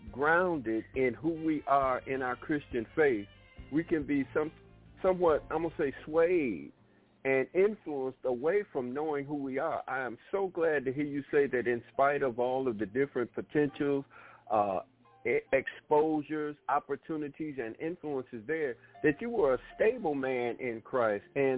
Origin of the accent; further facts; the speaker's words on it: Pine Bluff, Arkansas, United States; as a country boy growing up in Pine Bluff